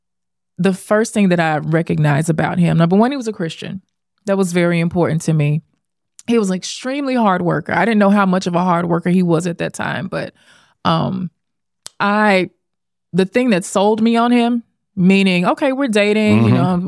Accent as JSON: {"language": "English", "town": "Memphis", "region": "Tennessee", "country": "United States", "tie": "born or raised there", "also_born_or_lived": "Dallas", "lives_now": "New York City, United States", "said": "He's born and raised in Arkansas. I'm born and raised in Memphis."}